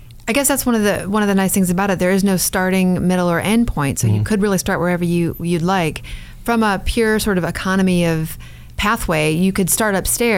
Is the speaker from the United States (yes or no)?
yes; Detroit, Michigan, United States; Detroit, which is my hometown. I was at the Detroit Institute of Arts.